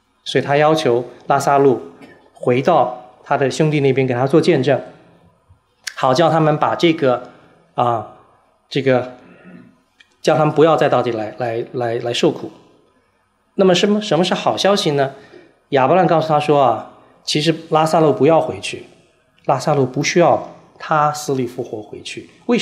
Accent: China; 第一个，我们中国人对罪这个字的概念

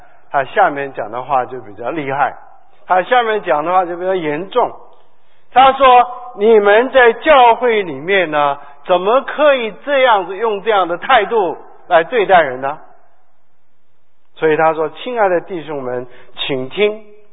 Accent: South Korea; 其实我们在韩国长大的时候，我们都住在洞里，你知道吗？我的家在真洞啊。

